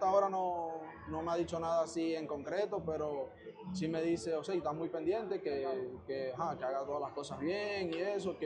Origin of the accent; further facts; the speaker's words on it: Maracaibo, Zulia, Venezuela; accent: Maracucho; Sí, claro, yo soy maracucho